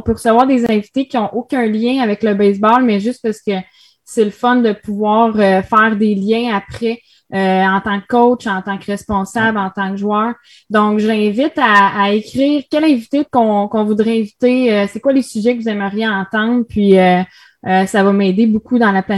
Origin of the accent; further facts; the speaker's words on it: Repentigny, Quebec, Canada; C'est ma ville natale, c'est là que j'ai fait mon baseball mineur.